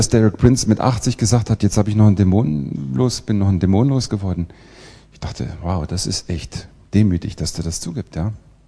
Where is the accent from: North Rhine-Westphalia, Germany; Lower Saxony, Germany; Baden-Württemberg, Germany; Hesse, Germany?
Hesse, Germany; Kassel; also ich komme aus Kassel. Kassel ist in der Mitte von Deutschland.